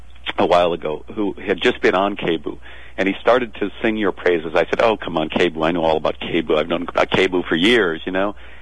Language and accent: English; North Dakota, United States; I was born and raised in North Dakota. I don't come from terribly, rich background, sort of lower middle class when I was younger and eventually kind of middle class.